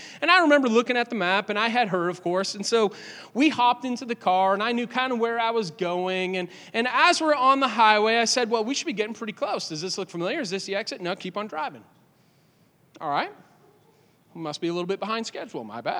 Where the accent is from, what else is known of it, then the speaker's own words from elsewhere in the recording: Boston, Massachusetts, United States; I was from the Northeast. I'm from Boston.